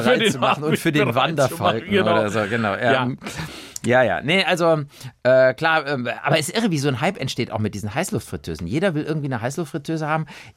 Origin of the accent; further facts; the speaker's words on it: Cologne, North Rhine-Westphalia, Germany; weil ich ja als Kölner